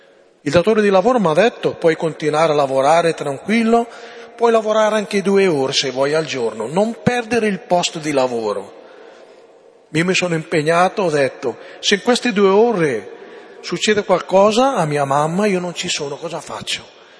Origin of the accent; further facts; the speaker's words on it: Cisano Bergamasco, Lombardy, Italy; Quando la prima volta sono tornato, ho celebrato nel mio paese, a Cisano Bergamasco